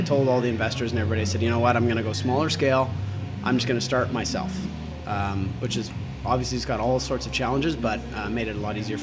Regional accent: Vernon, British Columbia, Canada; also born or lived in Vancouver / Toronto; now in Kelowna, Canada; I'm from Vernon, which is not too far away. Like most good Canadians, I've done my time in Vancouver and Toronto and some of the bigger cities

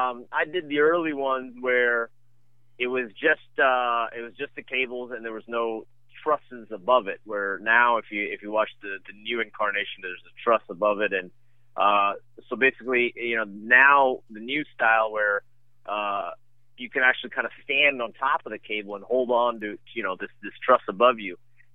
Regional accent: Washington, District of Columbia, United States; say the Redskins or the Nationals because it's my hometown.

